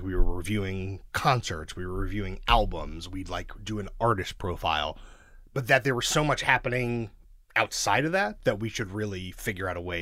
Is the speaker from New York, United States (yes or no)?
yes; Brooklyn, New York, United States; I grew up in Sheepshead Bay, which is outer Brooklyn, like